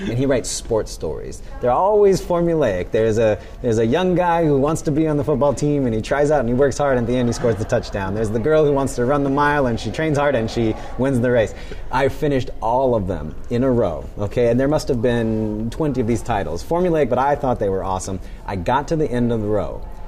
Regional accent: Simi Valley, California, United States; Let's start from my first big library in my hometown of Simi, California.

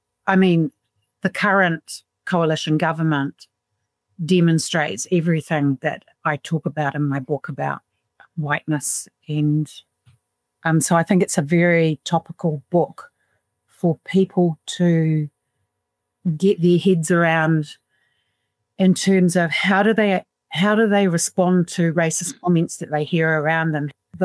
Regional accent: Whangarei, Northland, New Zealand; now in Christchurch, New Zealand; I was born and bred in Whangarei, and that's kind of a real sense of belonging that I have. But I also wanted to live between the mountains and the sea, so I came to Christchurch, and I've lived in Christchurch most of my life now.

